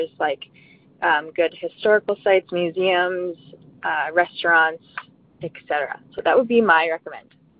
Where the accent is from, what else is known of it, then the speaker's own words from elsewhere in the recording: Alberta, Canada; I'm from Alberta, Canada.